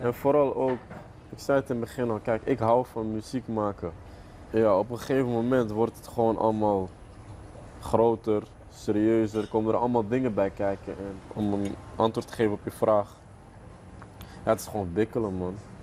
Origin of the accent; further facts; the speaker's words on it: Belgium; born there; first language Moroccan Arabic; ik ben in België geboren, maar ook al ben ik in België geboren, thuis voelde het gewoon als hier. Thuis spraken we alleen Darija, het Arabisch dialect van Marokko.